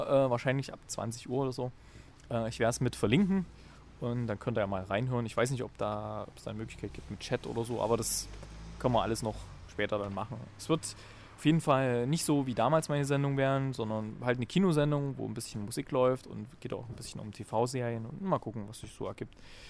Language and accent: German; Thuringia, Germany; Und ich komme ja aus Thüringen und ich denke mal, bei mir hört man es vielleicht so ein bisschen